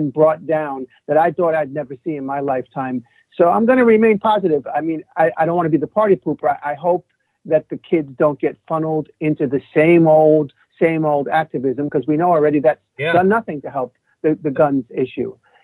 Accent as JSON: {"language": "English", "region": "New York", "country": "United States", "said": "As a New Yorker, like, I don't own a car, and I'm able to walk or take the subway everywhere."}